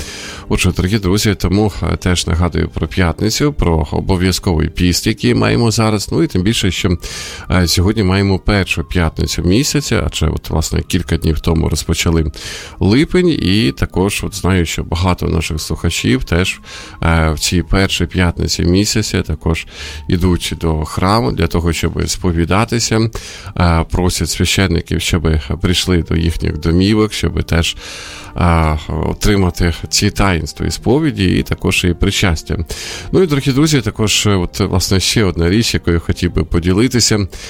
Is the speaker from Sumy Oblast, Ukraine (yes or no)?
yes; Sumy Oblast, Ukraine; От, власне, моя рідна Сумська область, вчора 5 людей загинуло.